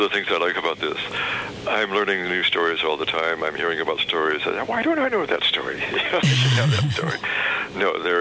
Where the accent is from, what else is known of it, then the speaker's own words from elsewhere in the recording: United States; moved away as an adult; now in Ireland; I'm an American. I'm an American citizen. I've only been in Ireland for 30 years now.